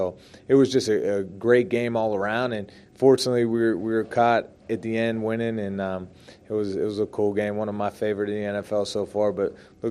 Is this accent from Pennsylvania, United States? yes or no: yes; Pittsburgh, Pennsylvania, United States; Growing up in Pittsburgh, I know, being a fan, that they are the best.